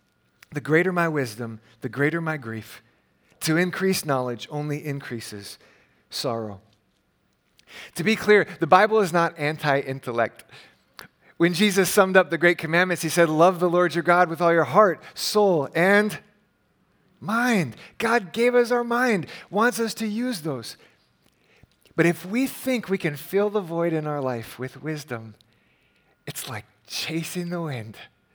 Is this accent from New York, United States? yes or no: no; Hawaii, United States; I grew up in Hawaii, which was a beautiful place to live. It was also a very difficult place for me to live.